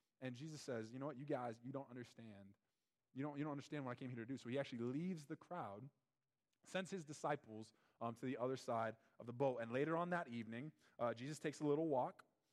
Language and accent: English; Miami, Florida, United States; I remember as a freshman at Wayne State, I played football over there, and I came from Miami